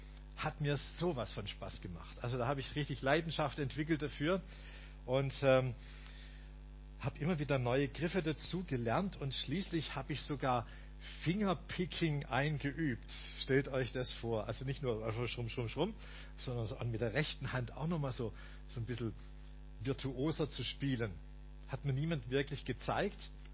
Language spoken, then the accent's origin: German; Stuttgart, Baden-Württemberg, Germany; fragte mich ein 10 Jahre älterer Mann aus meiner Heimatgemeinde in Stuttgart, der Martin Mast, ob ich ihn auf seinen Auftritten begleiten würde